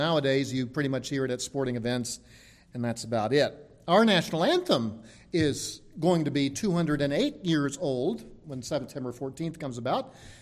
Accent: Maryland, United States; I grew up in Maryland, close to Baltimore and the District of Columbia

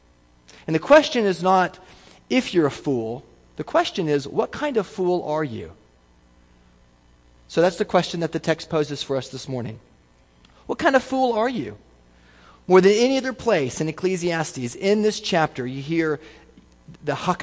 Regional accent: Texas, United States; here we are, these people from Oklahoma. I was originally from Texas.

